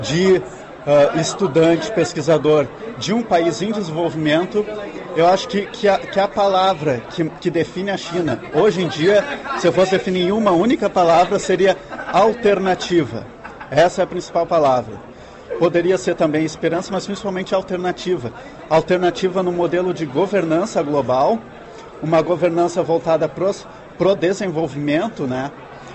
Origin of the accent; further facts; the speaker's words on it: Porto Alegre, Rio Grande do Sul, Brazil; eu sou natural de Porto Alegre, no sul do Brasil